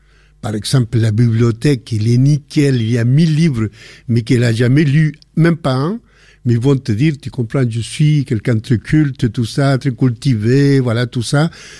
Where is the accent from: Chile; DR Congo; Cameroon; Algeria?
Chile; now in France; quand on est arrivé du Chili, on a un objet que c'est des colombes qu'on a pris, qu'on a gardé tout le temps, mais que ça montre un peu le moment qu'on était réfugié politique en France